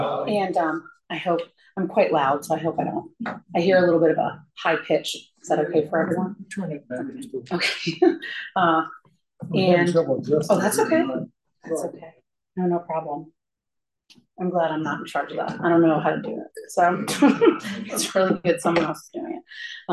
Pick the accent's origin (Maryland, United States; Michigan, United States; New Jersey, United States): Maryland, United States; Cheverly; I grew up in Cheverly, Maryland. That's in Hyattsville, like right outside DC, I think on the east side, and had a nice little family, had one brother.